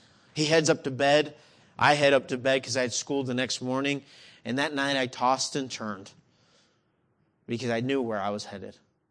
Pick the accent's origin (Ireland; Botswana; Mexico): Mexico; I wasn't born in Mexico, but I grew up in Mexico. I was living in a city of 5.4 million people.